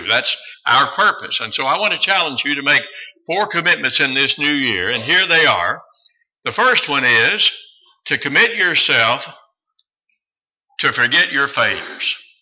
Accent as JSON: {"language": "English", "region": "Kentucky", "country": "United States", "said": "I know, because I'm from Kentucky, and I remember Christian Leitner and all that."}